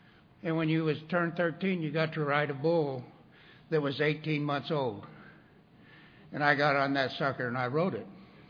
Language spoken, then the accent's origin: English; Casper, Wyoming, United States; born there; now in Fayetteville, United States; I'm from Fayetteville, North Carolina, not originally. I was born in Casper, Wyoming, actually.